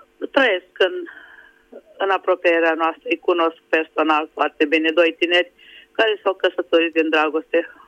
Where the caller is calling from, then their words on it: Budapest, Hungary; Vă sunt din Budapesta.